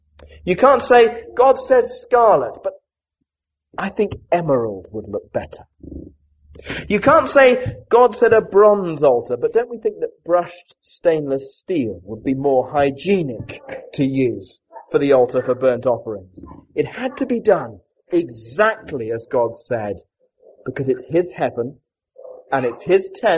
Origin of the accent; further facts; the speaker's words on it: Kenya; some of you know that I grew up in Kenya.